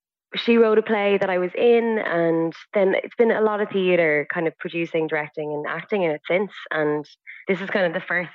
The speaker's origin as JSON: {"language": "English", "town": "New Ross", "region": "Leinster", "country": "Ireland", "tie": "born or raised there", "said": "A proud New Ross woman, absolutely, yeah. I was there, like went to school, primary and secondary school there, and did drama in Wexford town. So proud Wexford woman."}